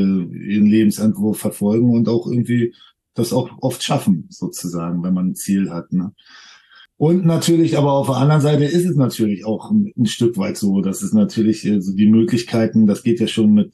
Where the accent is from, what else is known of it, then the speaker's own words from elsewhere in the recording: Germany; born there; wir sind jetzt hier in Deutschland geboren und wir haben hier das Recht, in halbwegs Wohlstand zu leben